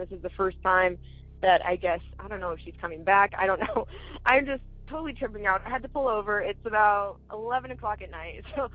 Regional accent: Los Angeles, California, United States; I am from Los Angeles.

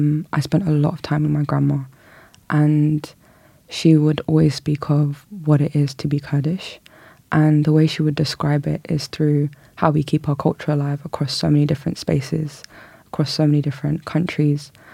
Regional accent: London, United Kingdom; I was born and raised in North London to a Kurdish family. I'm a Kurdish woman

